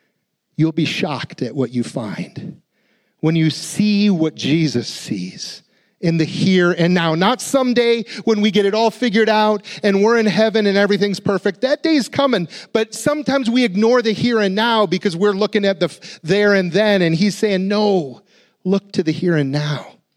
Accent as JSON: {"language": "English", "town": "Appleton", "region": "Wisconsin", "country": "United States", "tie": "born there", "said": "I was born in Appleton, but for whatever reason"}